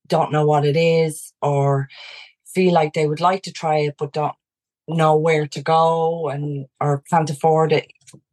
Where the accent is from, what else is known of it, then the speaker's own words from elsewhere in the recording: Dublin, Leinster, Ireland; so I grew up in Dublin in sort of a very working class, background family, five kids. My dad was a bread man.